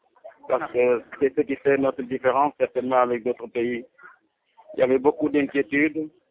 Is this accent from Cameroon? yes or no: no; Senegal; et ça nous honore nous tous en tant que Sénégalais.